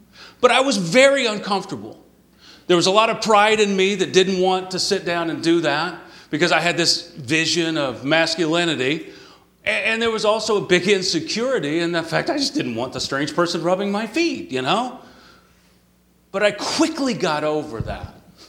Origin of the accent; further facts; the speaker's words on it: Texas, United States; I'm a real man. I grew up in Texas.